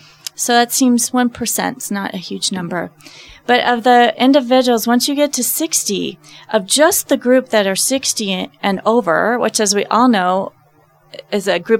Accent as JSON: {"language": "English", "town": "Lamar", "region": "Colorado", "country": "United States", "said": "For example, I'm from Lamar, Colorado originally."}